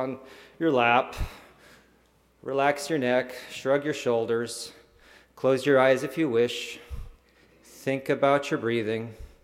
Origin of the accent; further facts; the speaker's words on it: Missoula, Montana, United States; moved away as an adult; I think growing up in Missoula, Montana, with my parents, who encouraged me to get outside.